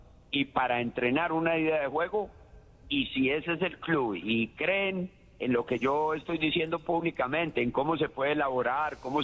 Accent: Colombia

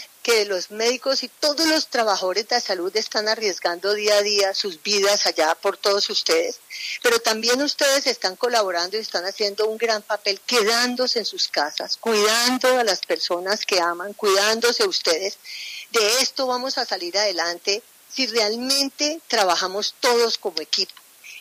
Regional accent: Colombia; esto es el momento de ser solidarios como colombianos

